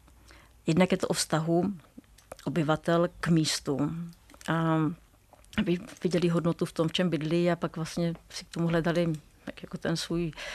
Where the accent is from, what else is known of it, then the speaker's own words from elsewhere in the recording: Luhačovice, Zlín Region, Czechia; jsem dojížděla z Luhačovic a tenkrát to vlastně byl Gottwaldov.